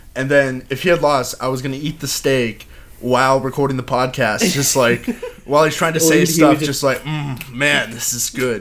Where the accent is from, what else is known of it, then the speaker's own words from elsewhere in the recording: Dallas, Texas, United States; No, actually, I am from Dallas